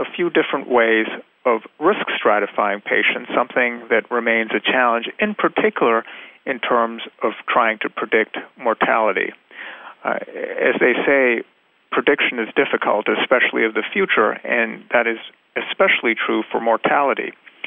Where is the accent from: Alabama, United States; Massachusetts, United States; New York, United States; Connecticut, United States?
Massachusetts, United States; Boston; from Boston